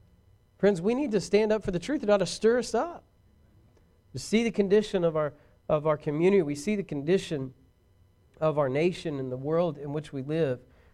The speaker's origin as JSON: {"language": "English", "town": "Braggs", "region": "Oklahoma", "country": "United States", "said": "I'm from Braggs. I lived on Bragg's Mountain. It's a mountain, in case you didn't know. That's what we called it. And then I moved to Vianne."}